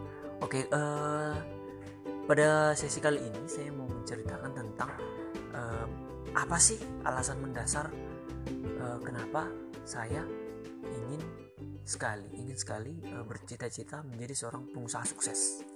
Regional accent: Sidikalang, North Sumatra, Indonesia; saya sendiri dilahirkan di kota itu, di Kota Sidikalang.

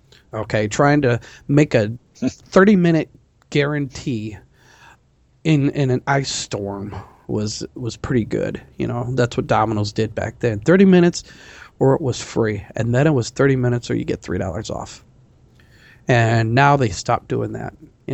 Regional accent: Nebraska, United States; from Nebraska.

